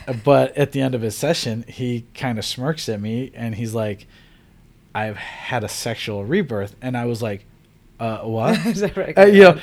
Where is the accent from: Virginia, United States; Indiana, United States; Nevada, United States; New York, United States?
New York, United States; Buffalo; now in California, United States; So when I moved out to California, I grew up in Buffalo, New York. So when I moved out to California in 97, I was still working in the restaurant industry.